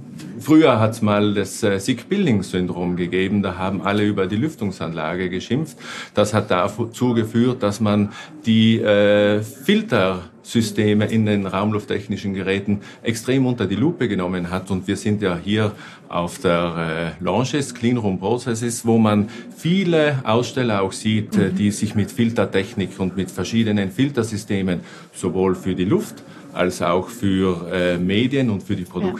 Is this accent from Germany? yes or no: no; Tyrol, Austria; Man hört es vielleicht ein bisschen. Ich bin kein typischer Deutscher. Ich bin auch kein Österreicher, aber zumindest ein Tiroler.